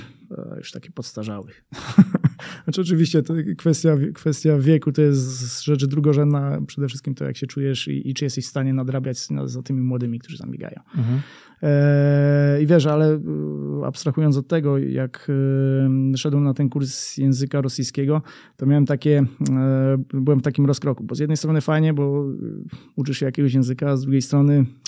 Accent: Silesian Voivodeship, Poland; Ja jako, że wychowałem się na Śląsku i większość mojej rodziny to była rodzina górnicza

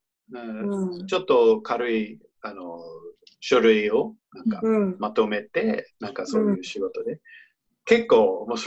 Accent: Boston, Massachusetts, United States; now in San Francisco, United States; いや、生まれ育ちはボストン。

